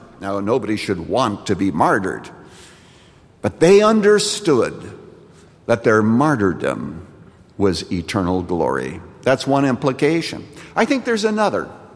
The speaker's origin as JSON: {"language": "English", "country": "Canada", "tie": "born or raised there", "said": "when I was growing up in Canada, we'd go to a store"}